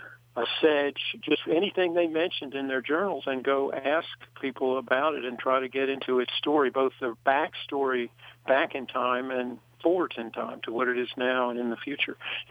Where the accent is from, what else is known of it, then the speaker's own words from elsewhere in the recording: the Carolinas, United States; I grew up in the Carolinas in family, really, I didn't know this till later, but of great storytellers.